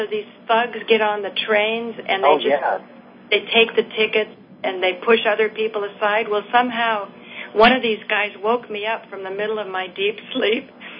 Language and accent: English; United States; They felt so sorry for me being an American that it was so profoundly touching